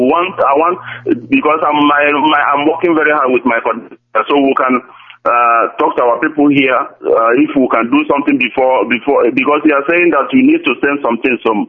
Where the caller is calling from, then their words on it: Nigeria; I'm calling from Germany, Stuttgart